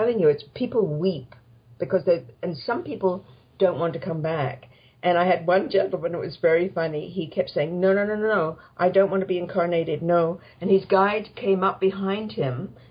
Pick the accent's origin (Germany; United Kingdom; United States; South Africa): United Kingdom; England; now in Canada; Well, growing up in England, you know, we do believe in things like fairies at the bottom of the garden and ghosts and stuff like that.